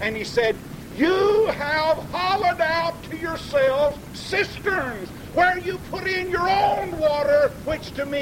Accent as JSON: {"language": "English", "region": "Arkansas", "country": "United States", "tie": "born or raised there", "said": "I remember growing up in Arkansas in some of those summers where the dust would get 2 or 3 inches thick"}